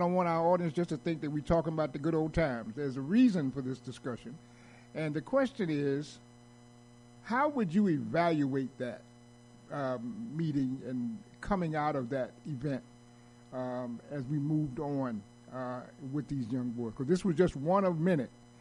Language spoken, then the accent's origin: English; New York City, New York, United States; also born or lived in Carolinas; I was raised in the Carolinas and New York City